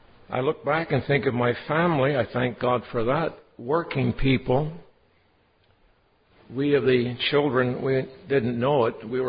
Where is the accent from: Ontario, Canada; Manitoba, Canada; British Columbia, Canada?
British Columbia, Canada; Burnaby; I was born here in Canada, brought up in Burnaby, where we are today.